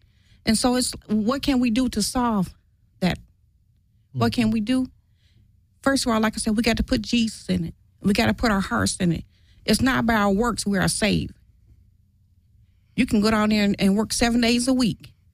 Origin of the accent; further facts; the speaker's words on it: Detroit, Michigan, United States; Now I'm from Detroit.